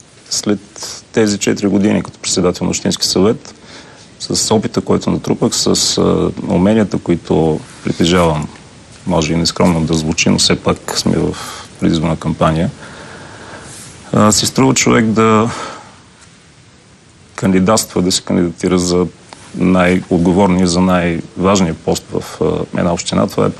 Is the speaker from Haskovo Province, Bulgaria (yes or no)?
no; Plovdiv, Plovdiv Province, Bulgaria; Аз съм потомствен пловдивчанин. Прадядо ми рода в Пловдив започва от тогава, така че изключително добре познавам града, изключително добре познавам неговите традиции, неговите възможности.